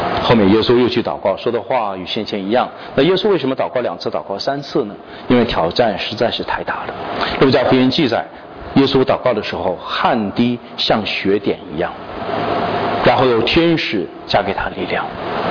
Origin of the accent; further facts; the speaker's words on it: China; 我们中国人都说好心做坏事情嘛